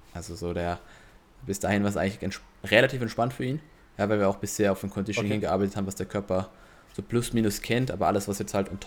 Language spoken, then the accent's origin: German; Vienna, Austria; bin aus Wien, 30 Jahre alt, Fulltime-Prep-Coach